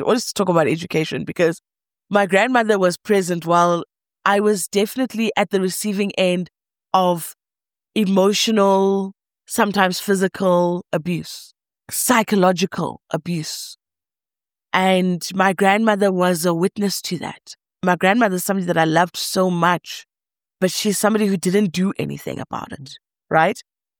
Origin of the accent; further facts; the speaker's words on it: Soweto, Gauteng, South Africa; I grew up in Soweto. My parents were what you would call in Soweto's level, Soweto black level middle class.